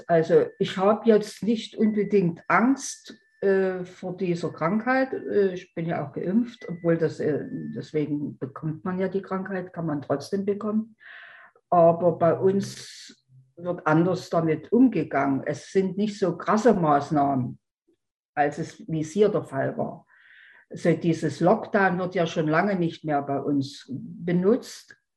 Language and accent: German; Germany; moved away; Ja, Weihnachten, der 24. ist bei uns in Deutschland ja der richtige Weihnachtstag. Da gibt es abends Kartoffelsalat mit Würstchen. Und das wird hier genauso gemacht.